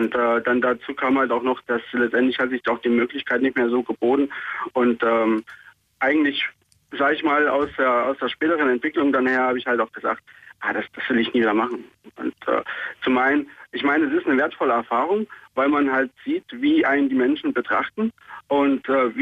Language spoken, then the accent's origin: German; Erfurt, Thuringia, Germany; Ursprünglich komme ich aus Erfurt.